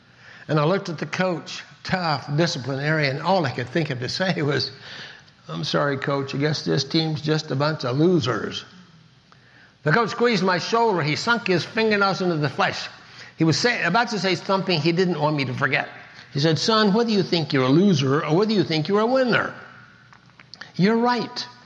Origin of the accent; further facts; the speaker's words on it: Kansas, United States; Never been out of the four states of Kansas, Nebraska, Iowa, Missouri. I was a hayseed from Kansas.